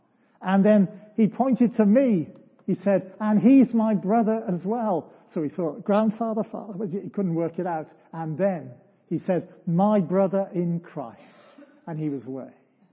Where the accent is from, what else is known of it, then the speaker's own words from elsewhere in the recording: Wales, United Kingdom; I come from Wales, and it's quite possible to go back.